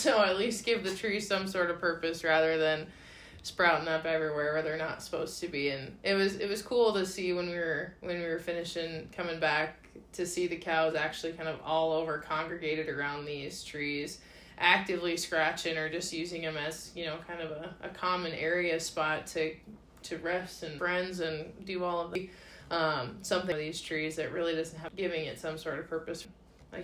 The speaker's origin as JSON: {"language": "English", "region": "Iowa", "country": "United States", "said": "I mean, I'm from Northwest Iowa. We've got corn, soybeans, you know, pasture sprinkled in between on the land you can't farm."}